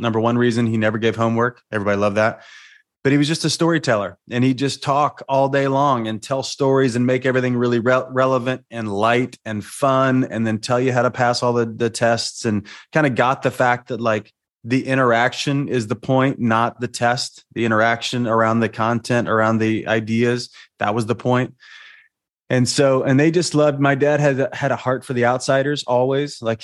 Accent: Salem, Illinois, United States; I grew up in Salem, Illinois, which is like 70 miles east of St. Louis, Missouri. 8,000 people when everybody's home.

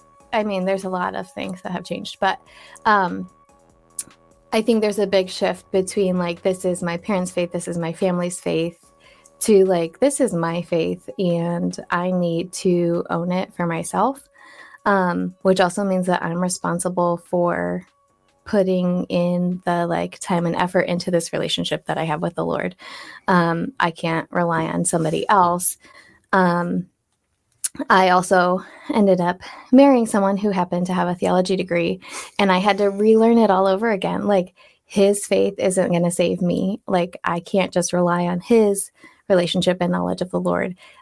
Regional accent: Canton, United States; I grew up here in Canton, and my family always attended church

